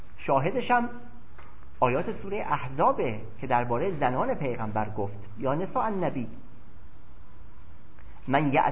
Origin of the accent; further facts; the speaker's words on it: Iran; born there; و دوم این که در ایران به دنیا اومدم